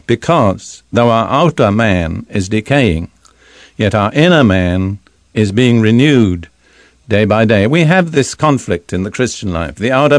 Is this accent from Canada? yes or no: no; United Kingdom; I remember growing up in the Anglican Church in Britain as a boy, I was taught to say in various phrases, Our Lord and Savior, our Lord.